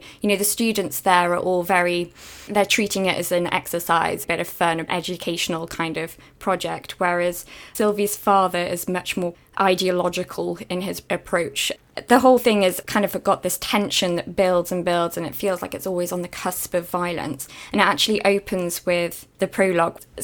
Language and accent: English; North East England, United Kingdom; which I was brought up in Northumberland and those are few and far between